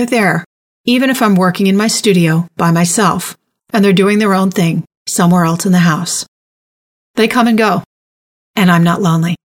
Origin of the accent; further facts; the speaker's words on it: New York, United States; after transferring down to Stony Brook in my home state of New York.